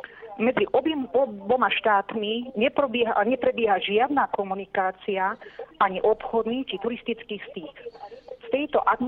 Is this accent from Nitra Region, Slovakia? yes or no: no; Martin, Žilina Region, Slovakia; som z Martina.